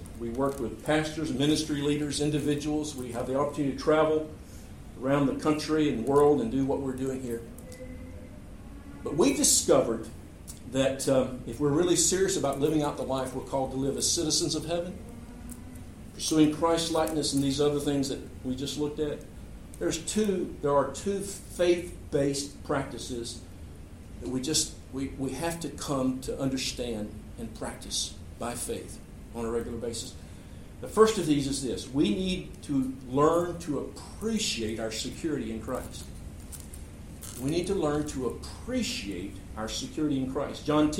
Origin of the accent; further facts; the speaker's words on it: Alabama, United States; Now, from my perspective, I'm from South Alabama.